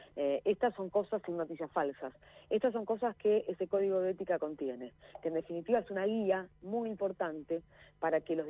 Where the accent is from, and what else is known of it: Argentina